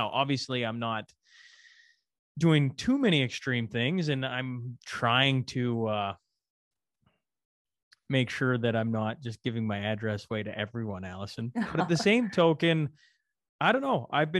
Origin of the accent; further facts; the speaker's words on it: Canada; he's an embarrassment to me as a Canadian.